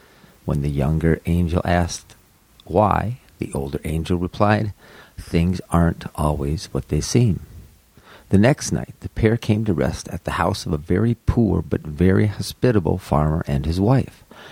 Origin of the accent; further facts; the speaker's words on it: Minnesota, United States; So, born and raised in Minnesota, Catholic, altar boy, went to Catholic grade school, went to a public junior high, public high school